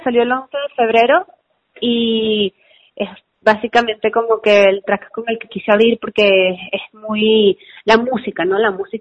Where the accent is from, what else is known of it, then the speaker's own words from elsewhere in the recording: Venezuela; now in Mexico; la persona que me abrió la puerta o la opción a yo considerar México como un lugar donde yo también podía ser músico, no solo en mi natal Venezuela. Y y ahora realmente luego de llegar acá a México